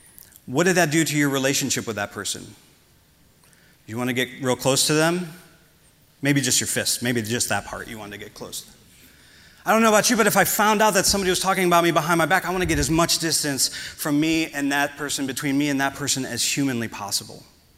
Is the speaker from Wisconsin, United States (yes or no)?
yes; Wisconsin, United States; I'm from Wisconsin, and we invent stuff like that to keep us from dealing with our feelings.